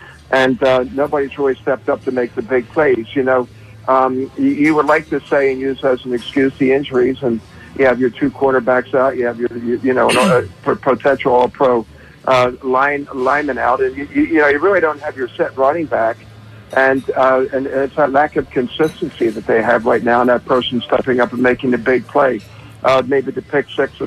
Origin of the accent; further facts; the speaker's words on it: Pennsylvania, United States; even though I'm a Delco guy, you know, I still see myself as a Philadelphian.